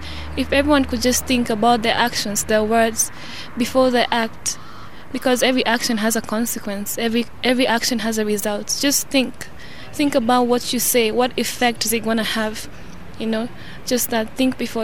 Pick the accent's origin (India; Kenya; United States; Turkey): Kenya; Nairobi; I come from Westlands constituency. Well, the situation in Kenya right now is more than sad